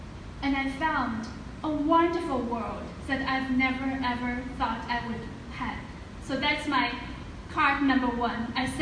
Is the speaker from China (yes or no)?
yes; China; I was born and raised in China. Very traditional family.